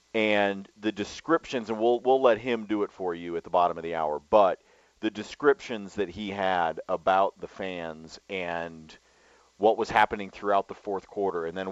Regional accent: West Coast, United States; I grew up on the West Coast, but I became a Broncos fan because of my mother.

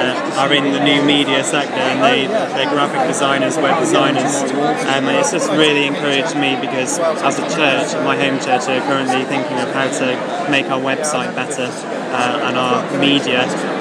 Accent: United Kingdom; being British

